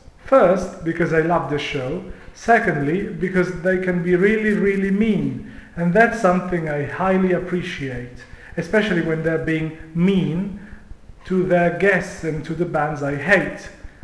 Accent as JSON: {"language": "English", "country": "Italy", "tie": "born or raised there", "second_language": "English", "said": "as someone who has the incredible luck of being born and raised in Italy, where even Top of the Pops disappeared from the screens"}